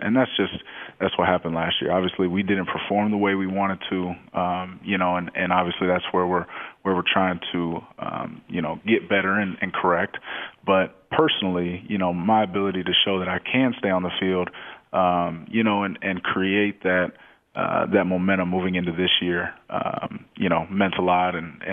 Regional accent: Austin, Texas, United States; I'm from Austin, Texas. We hunkered down in Austin, my family and I.

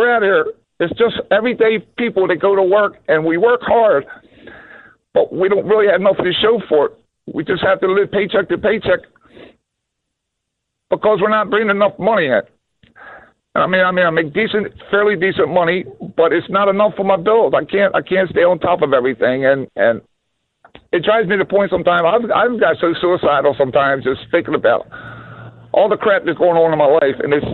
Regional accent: Baltimore, Maryland, United States; I grew up in Baltimore City, and it's like, it was the pay to play type thing to get a decent job.

